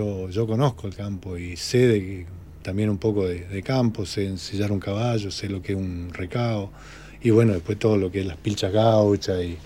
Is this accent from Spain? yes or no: no; Villa Paúr, Neuquén, Argentina; Después, a los 8 años, yo me vine ya a San Martín de los Andes y me crié en Villa Paúr, ¿no?